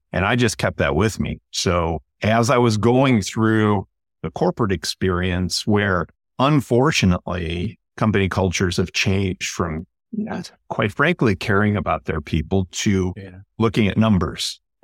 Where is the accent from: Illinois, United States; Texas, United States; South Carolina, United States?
Illinois, United States; Chicago; So I'm originally from Chicago.